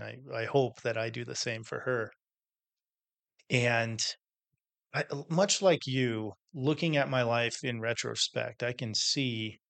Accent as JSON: {"language": "English", "region": "California", "country": "United States", "tie": "born or raised there", "lives_now": "Montana, United States", "said": "as a kid growing up in California, I never would have guessed that I would be in Montana"}